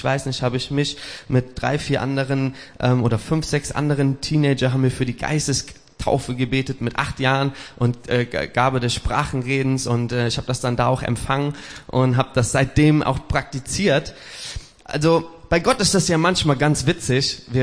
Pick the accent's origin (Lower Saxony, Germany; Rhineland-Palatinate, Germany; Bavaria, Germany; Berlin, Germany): Rhineland-Palatinate, Germany; Neuwied; born there; Ich bin 20.04.1991 geboren in Neuwied.